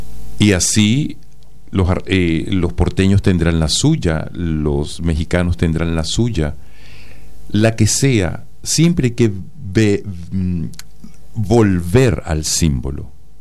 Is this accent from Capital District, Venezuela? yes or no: yes; Caracas, Capital District, Venezuela; Yo soy de Caracas, entonces yo tengo ese verde.